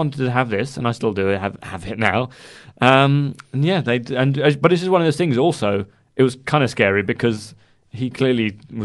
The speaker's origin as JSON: {"language": "English", "town": "Guildford", "region": "South East England", "country": "United Kingdom", "said": "I'm from Guildford as well."}